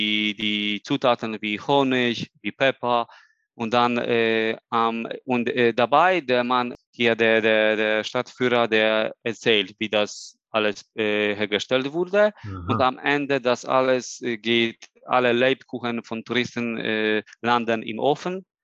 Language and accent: German; Toruń, Kuyavian-Pomeranian Voivodeship, Poland; born there; German is a second language; Bin ich in Toruń geboren. Ja, Toruń hat 200.000 Leute.